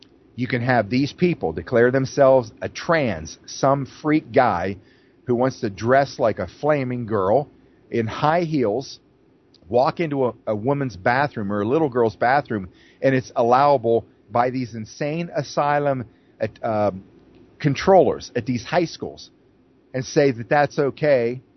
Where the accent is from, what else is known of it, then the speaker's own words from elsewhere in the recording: Phillipsburg, Pennsylvania, United States; Thanks for all the support from my hometown, home base, Phillipsburg, Osceola